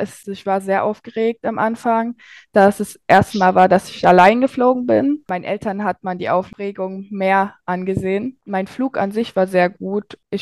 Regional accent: Freiberg, Saxony, Germany; ich komme aus Freiberg und ich bin 15 Jahre alt.

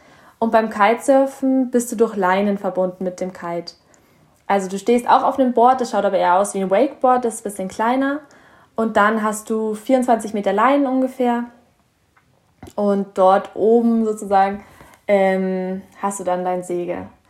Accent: Bavaria, Germany; ich komme hier aus Bayern

